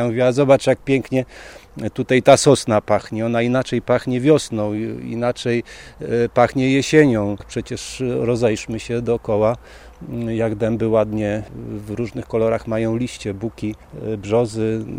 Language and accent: Polish; Sztum, Pomeranian Voivodeship, Poland; now in Luzino, Poland; Akurat wczoraj minęło 30 lat, jak jestem w Luzinie, bo ja przyjechałem tutaj ze Sztumu, z Powiśla, już wrosłem w to Luzino